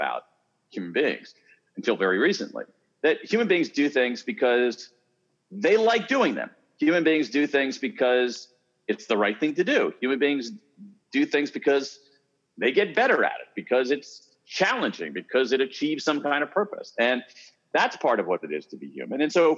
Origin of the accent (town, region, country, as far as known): Columbus, Ohio, United States; born or raised there